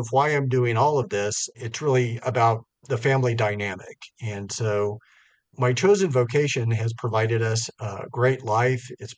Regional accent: Roswell, United States; born there; Recall that I was born in Roswell

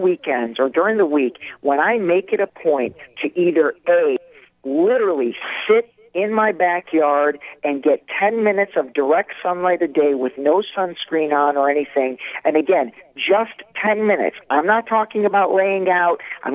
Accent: Cleveland, Ohio, United States; my hometown of Cleveland, Ohio.

